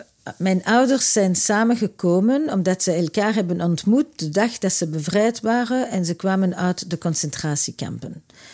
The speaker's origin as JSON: {"language": "Dutch", "region": "Antwerp", "country": "Belgium", "lives_now": "Brussels, Belgium", "said": "En ik, nu zit ik in Brussel, maar ik kom uit Antwerpen."}